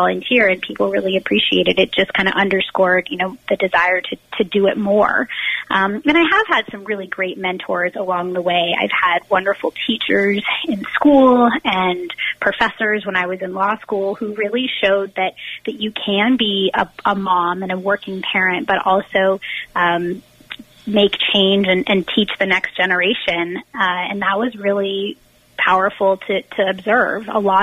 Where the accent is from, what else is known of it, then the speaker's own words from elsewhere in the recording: Eugene, Oregon, United States; Both of my parents were very involved in my local community growing up in Eugene, Oregon